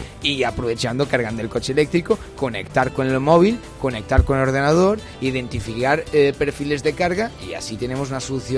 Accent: Portugal; Spanish is a second language; moved away as an adult; now in Valencia, Spain; Yo soy portugués, me cambié justamente en 2018 para entrar en este gran desafío de la movilidad eléctrica.

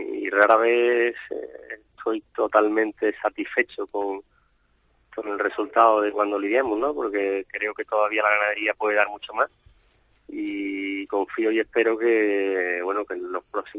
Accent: Seville, Andalusia, Spain; Como sevillanos y como abonados que somos y aficionados

